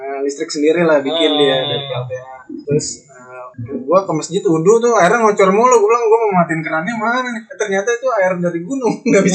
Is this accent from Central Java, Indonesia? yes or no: yes; Banjarnegara, Central Java, Indonesia; Dulu tuh masih banyak kunang-kunang bang. Di Banjarnegara tuh kunang-kunang banyak buat. Di lapangan banyak.